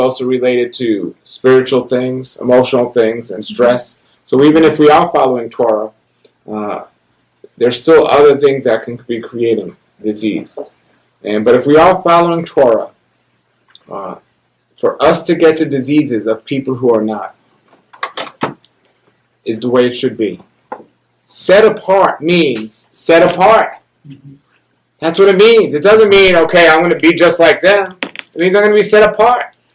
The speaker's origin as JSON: {"language": "English", "town": "New York City", "region": "New York", "country": "United States", "tie": "born or raised there", "said": "I was an atheist, growing up in New York City with two Jewish parents who were the most secular people I've ever met, and they still are."}